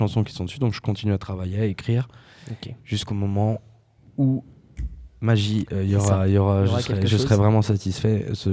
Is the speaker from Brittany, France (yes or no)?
no; Périgueux, Nouvelle-Aquitaine, France; un grand concours de chansons qui se passe chez moi à Périgueux qui s'appelle La Truffe d'Argent.